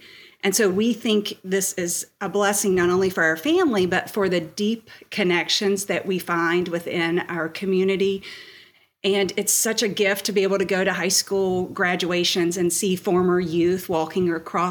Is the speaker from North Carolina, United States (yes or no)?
yes; North Carolina, United States; both my husband and I grew up in North Carolina and we learned North Carolina history. And so for our daughters, learning Virginia history has been a little bit different.